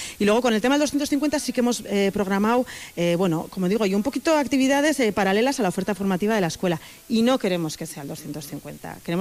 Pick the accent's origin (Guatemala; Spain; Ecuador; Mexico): Spain; Pamplona, Navarre; now in Vitoria, Spain; pero soy de Pamplona. Llevo 20 años viviendo en Vitoria